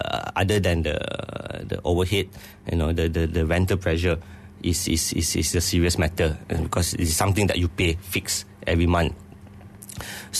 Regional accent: Ampang, Selangor, Malaysia; I'm from Ampang.

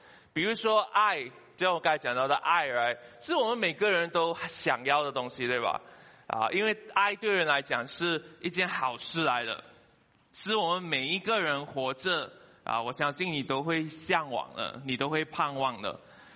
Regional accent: Johor Bahru, Johor, Malaysia; now in Kuala Lumpur, Malaysia; 其实我在柔佛长大，我18年都是在 JB 长大，然后我前10年都是在 KL 这边做工啦。

